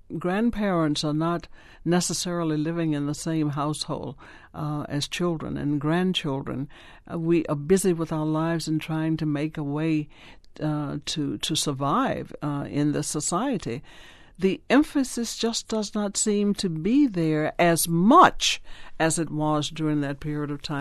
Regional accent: Vicksburg, Mississippi, United States; I was born in Vicksburg, Mississippi. I'll even give you the date, March 17, 1933.

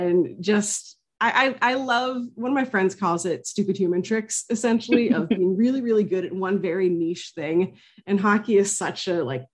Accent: Pennsylvania, United States; because I grew up outside of Pittsburgh in the early 90s

